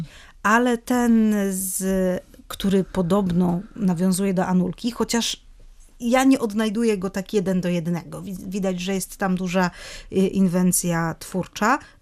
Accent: Pomeranian Voivodeship, Poland; bo jestem Kaszubką.

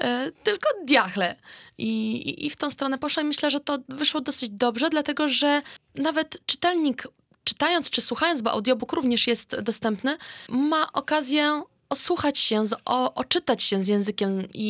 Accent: Pomeranian Voivodeship, Poland; czyli uczę się kaszubskiego, bo chociaż jestem kaszubką, to nie od zawsze mówiłam po kaszubsku.

